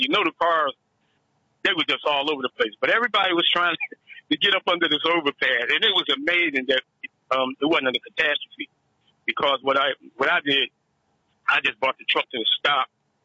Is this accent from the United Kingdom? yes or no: no; Philadelphia, Pennsylvania, United States; now I'm from the streets. I'm from Philadelphia.